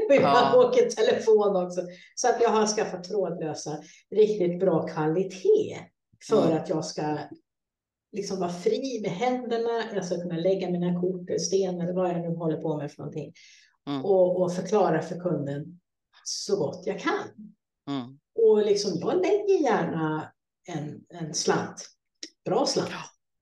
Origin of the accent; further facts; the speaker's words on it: Sweden; moved away; när jag bodde hemma i Sverige då, så hade jag ju också mitt rum.